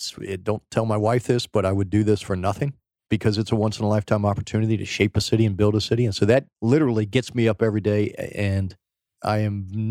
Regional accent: United States; I grew up in outside of Washington, D.C., so I was exposed to public service and politics at an early age. We were Irish Catholic

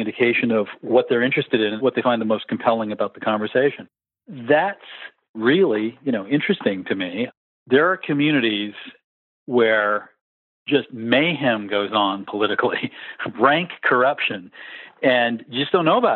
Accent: Maine, United States; In my home state of Maine, they have fully publicly funded elections for the state house

